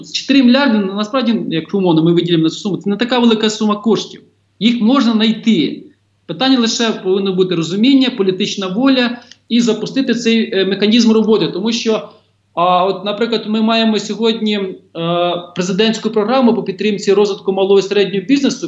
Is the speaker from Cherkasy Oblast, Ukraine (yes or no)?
yes; Cherkasy Oblast, Ukraine; от я родом із Черкащини